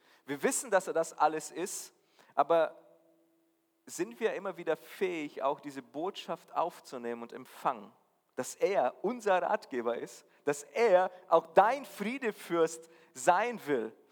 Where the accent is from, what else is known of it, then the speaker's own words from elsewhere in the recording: Brazil; German is a second language; now in Germany; Ich als Brasilianer, an diesem Wetter, an diese dunkle Zeit, muss ich ehrlich zugeben, habe ich mich noch nicht dran gewöhnt. Auch wenn ich jetzt schon fast mein halbes Leben hier bin